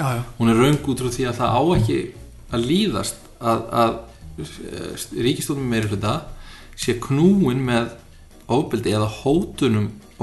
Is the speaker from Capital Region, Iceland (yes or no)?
no; Akranes, Western Region, Iceland; þegar ég var allast upp á Akranesi og í yngri flokkunum þar